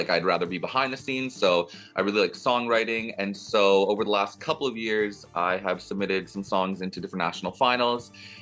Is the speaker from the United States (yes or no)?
no; Canada; And I'm originally from Canada